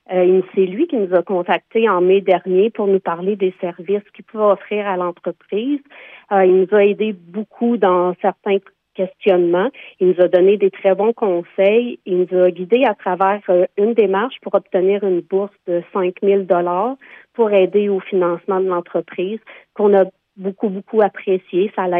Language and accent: French; Quebec, Canada; Moi, je suis native de la Petite Nation.